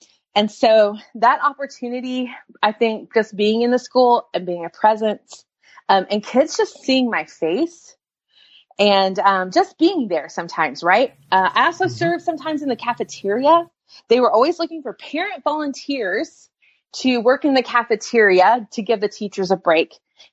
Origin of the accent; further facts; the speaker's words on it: Midwest, United States; now in Atlanta, United States; You know, I grew up in the Midwest on a farm, and we did everything that the boys did